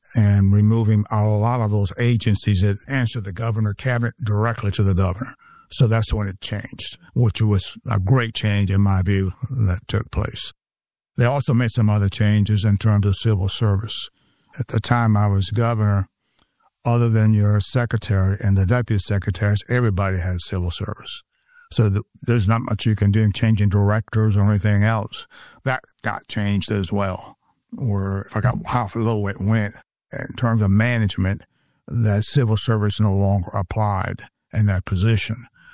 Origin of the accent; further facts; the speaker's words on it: Tampa, Florida, United States; Agriculture is not as big a thing as it was when I was growing up in Tampa